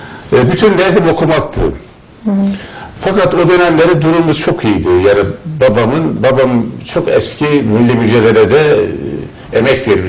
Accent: Şenkaya, Erzurum, Turkey; born there; Şenkaya'nın bir köyünde dünyaya geldim.

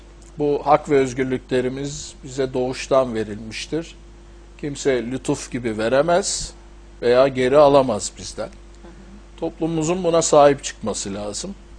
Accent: Istanbul, Turkey; moved away as an adult; İstanbul'da doğdum 57'de. Orta öğrenimimi İstanbul'da tamamladım. Ondan sonra yurt dışına üniversite için gittim. Ve üniversiteyi bitirdikten sonra 25 sene dışarıda kaldım.

